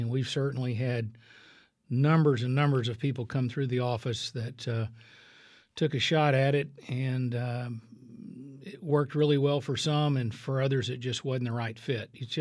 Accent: Waco, Texas, United States; I actually graduated from Richfield. I grew up in Waco, graduated from Richfield in 73, which is now Waco High

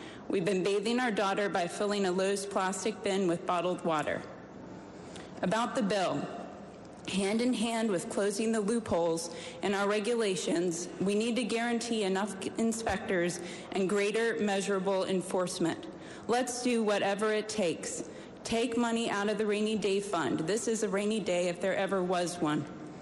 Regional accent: West Virginia, United States; Born and raised in West Virginia, for the past 5 years, I've lived in Charleston.

